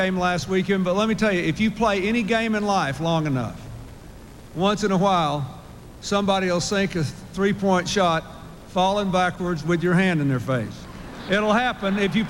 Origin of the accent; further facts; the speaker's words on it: Arkansas, United States; I talked to college students in my home state of Arkansas